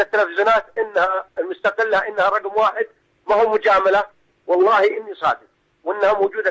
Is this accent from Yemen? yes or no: no; Saudi Arabia; أنا من السعودية عمري 45